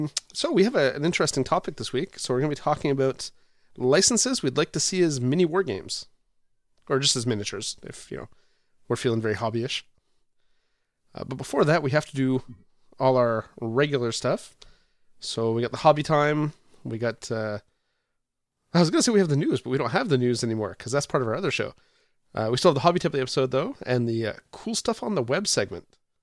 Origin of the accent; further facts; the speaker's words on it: Canada; I came from Canada.